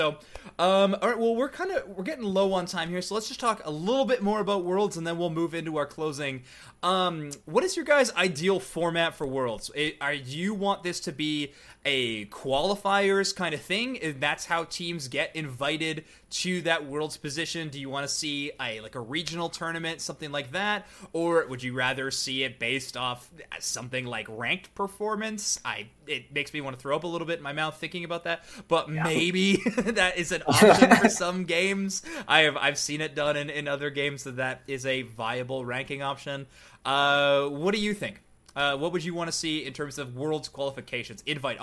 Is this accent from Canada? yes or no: yes; Canada; now in Chicago, United States; I'm Canadian as well. I don't live there currently, but my citizenship is there. Now I'm Chicago.